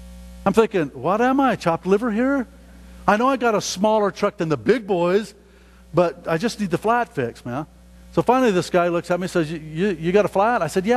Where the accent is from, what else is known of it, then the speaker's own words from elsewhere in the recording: United States; I'm thinking, you know, I'm an American.